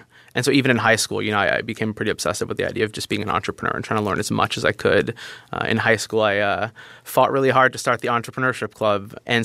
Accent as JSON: {"language": "English", "town": "New York City", "region": "New York", "country": "United States", "tie": "born or raised there", "said": "I was born and raised in New York City. My parents had come to the U.S. a few years before I was born."}